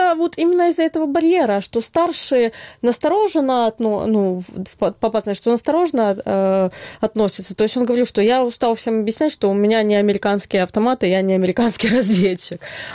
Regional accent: Donetsk, Donetsk Oblast, Ukraine; ну вот я сама переселенка, я сама из Донецка, и на самом деле мне очень трепетно и волнительно возвращаться на Донбасс

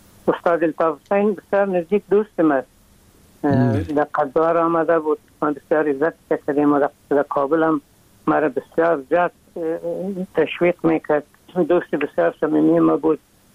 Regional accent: Afghanistan; moved away; ما از افغانستان آمدیم

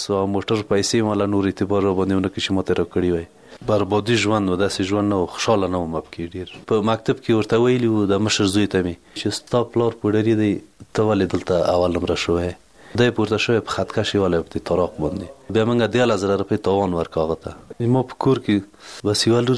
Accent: Parwan, Afghanistan; د پروان د ولایت یم، د غوربند ولسوالۍ

